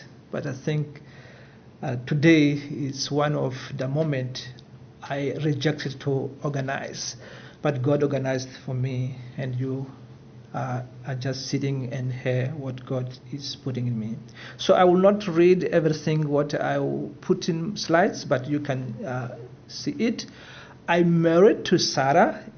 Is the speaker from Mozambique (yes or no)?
yes; Mozambique; first language Portuguese; English is a second language; I'm not English speaker, so I speak Portuguese and other languages, Mozambican languages, but I will try to do my best.